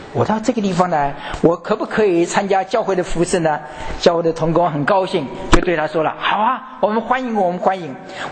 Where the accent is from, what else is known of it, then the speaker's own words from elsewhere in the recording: Taiwan; 我从台湾来